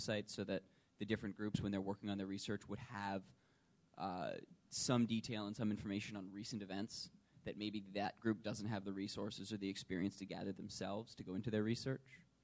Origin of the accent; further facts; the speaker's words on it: United States; I realize this might be, to some degree, revealing the fact that I'm American